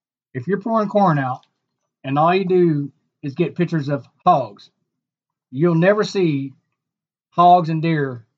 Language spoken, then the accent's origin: English; Texas, United States; Yeah, I'm from Texas.